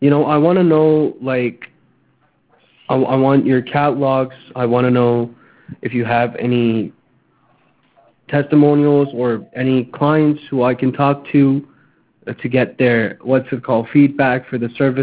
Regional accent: Pakistan; I'm a Pakistani Christian.

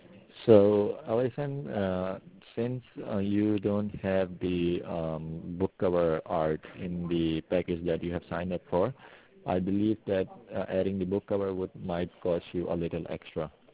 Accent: Turkey; English is a second language; moved away as an adult; now in New York, United States; Originally, I'm from Turkey, but I ended up for my master's degree here in the States, and now I've got this job.

